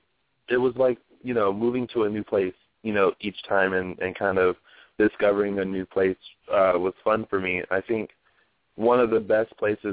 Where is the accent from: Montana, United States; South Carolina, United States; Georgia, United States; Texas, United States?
South Carolina, United States; Columbia; Yeah, I'm from Columbia, South Carolina. And I always say that I'm from Columbia because that's the longest place I've lived. My dad was in the military, so we traveled around quite often.